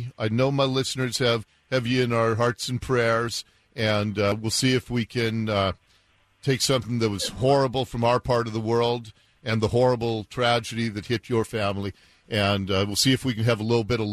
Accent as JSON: {"language": "English", "town": "Seattle", "region": "Washington", "country": "United States", "tie": "born or raised there", "said": "I was born in Seattle. I grew up on the mean streets of Ballard. My wife and I bought our first house in Ballard, and we still live in the suburbs of Seattle."}